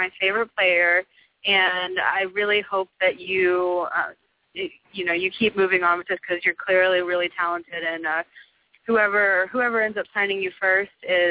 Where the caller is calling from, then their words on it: Oklahoma City, Oklahoma, United States; I'm calling from Oklahoma City.